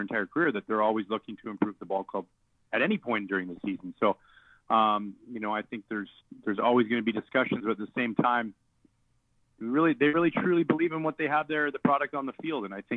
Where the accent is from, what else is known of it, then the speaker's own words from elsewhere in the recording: Canada; and being Canadian, all those things factor in.